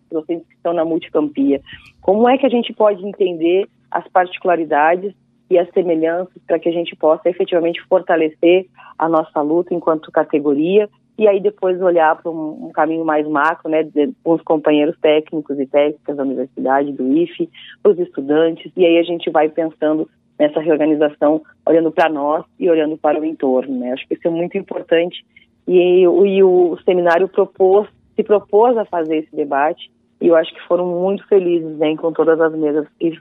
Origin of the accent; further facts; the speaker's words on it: Rio Grande do Sul, Brazil; nós somos do Rio Grande do Sul e fomos para o Rio Grande do Norte